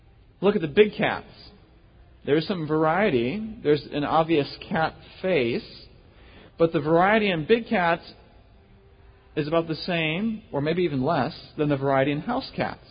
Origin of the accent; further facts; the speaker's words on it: Wisconsin, United States; now in Dallas, United States; I'm from Wisconsin.